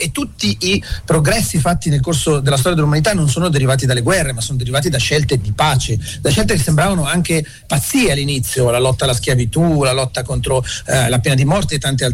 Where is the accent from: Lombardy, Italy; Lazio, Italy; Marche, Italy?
Lombardy, Italy; qui vicino, dove abito io, sono lombardo